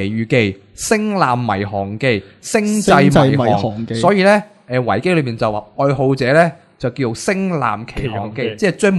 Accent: Hong Kong

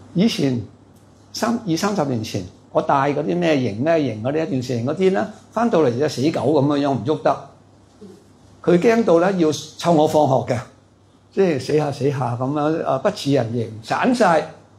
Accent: Hong Kong; 即系我哋香港人好实际噶。

